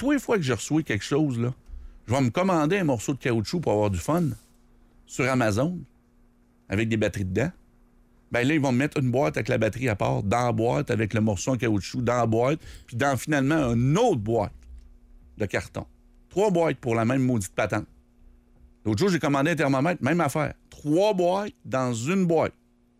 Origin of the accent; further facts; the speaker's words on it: Quebec, Canada; où je suis de Québec.